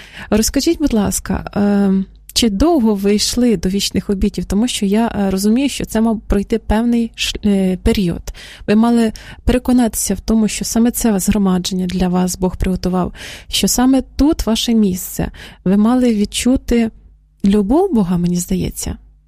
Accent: Vinnytsia Oblast, Ukraine; я з Вінницької області сама родом

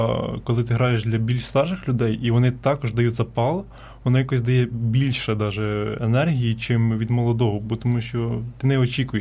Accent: Vinnytsia, Vinnytsia Oblast, Ukraine; Ну, ми взагалі ж з Вінниці, і то ми багато хтось з району, угу. Хтось з самої Вінниччини

